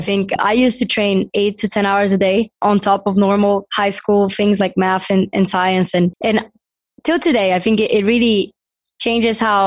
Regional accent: Brazil; He's from Lebanon. I'm from Brazil. But we have very, very similar backgrounds.

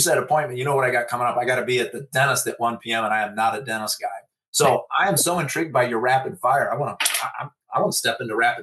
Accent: Illinois, United States; I grew up in Southern Illinois

